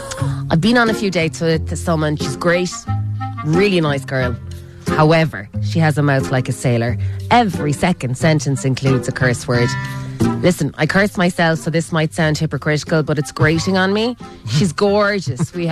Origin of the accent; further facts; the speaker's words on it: Ireland; Sometimes we're Irish. Sometimes it comes out.